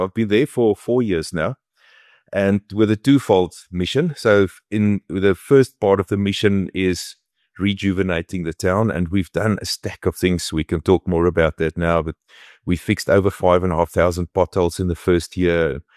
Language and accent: English; Free State, South Africa; moved away as an adult; also born or lived in England / East London; now in Senegal; So I grew up in the Free State and then in 91 left the Free State, first to play professional cricket.